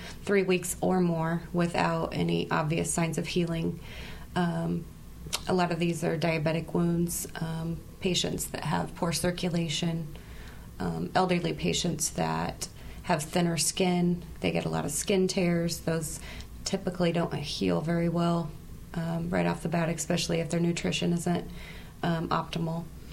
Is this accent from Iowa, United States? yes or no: yes; Centerville, Iowa, United States; now in Knoxville, United States; No, originally from Centerville.